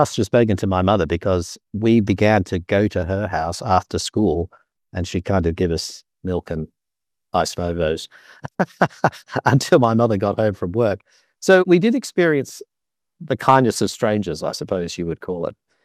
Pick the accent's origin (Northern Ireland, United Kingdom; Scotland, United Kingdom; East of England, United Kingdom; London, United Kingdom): London, United Kingdom; born there; I was born in London